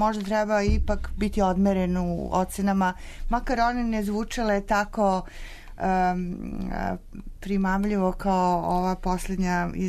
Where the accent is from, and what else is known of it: Serbia